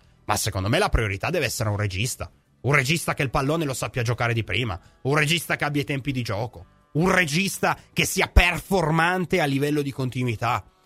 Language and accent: Italian; Apulia, Italy; la mia terra, la Puglia, che bella